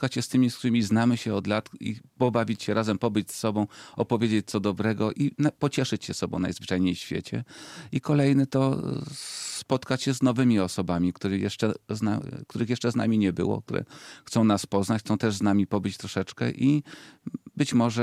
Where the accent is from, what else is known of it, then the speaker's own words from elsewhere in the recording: Kraków, Lesser Poland, Poland; ja jestem człowiekiem z Krakowa, który mieszka tutaj jakiś czas